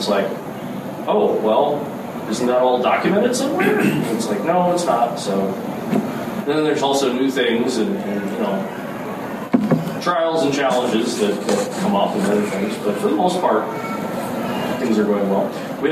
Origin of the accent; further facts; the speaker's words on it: Tampa, Florida, United States; now in Milwaukee, United States; I grew up in Tampa. I moved up here about 12 years ago.